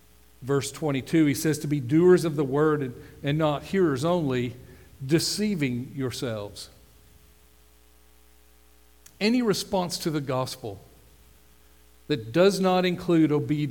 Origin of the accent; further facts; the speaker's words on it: United States; That's hard for us to hear as American Christians. We've become very comfortable with our Christianity, haven't we?